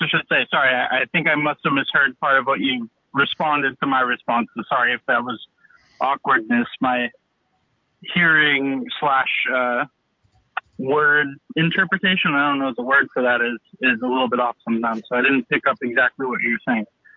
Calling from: Eugene, Oregon, United States; I'm calling from Eugene, Oregon.

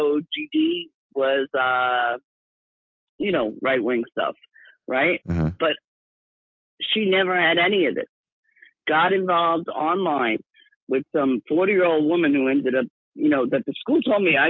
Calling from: New York, United States; I am calling from Long Island, New York.

